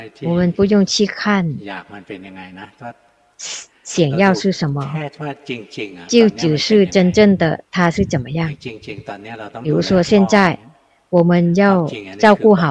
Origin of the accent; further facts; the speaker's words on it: Thailand; Chinese is a second language; 那我们泰国人不喜欢去找神经医生，其实是必要的。